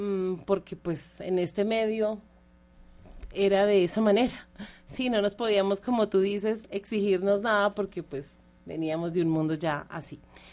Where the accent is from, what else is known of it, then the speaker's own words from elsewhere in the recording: Bogotá, Colombia; also born or lived in Villavicencio; Yo soy, como le comentaba, de Villavicencio Meta, pero muy, muy joven, muy niña. Fui trasladada a Bogotá por temas de salud y pues ya soy más rola